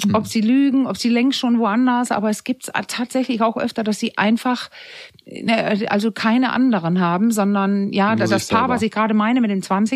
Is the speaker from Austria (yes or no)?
no; Denmark; German is a second language; Ich bin Dänin